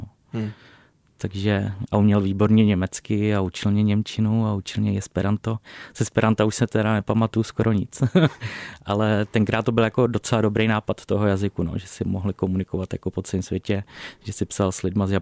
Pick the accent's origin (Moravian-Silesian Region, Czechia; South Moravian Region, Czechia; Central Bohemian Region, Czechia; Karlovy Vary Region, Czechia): Central Bohemian Region, Czechia; Tetín; Od malička v Tetíně. Pak jsem byl chvilku v Hradci Králové, bydlel s přítelem asi 2 roky a pak jsme zjistili, že prostě ta vesnice a ten Tetín je pro nás jako asi lepší místo